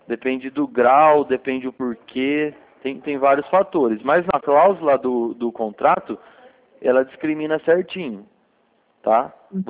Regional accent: Limeira, São Paulo, Brazil; Eu sou de Limeira. Sou de Limeira aqui próximo.

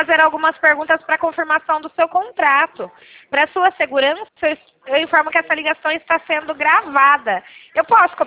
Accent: São Paulo, Brazil; eu sou de São Paulo

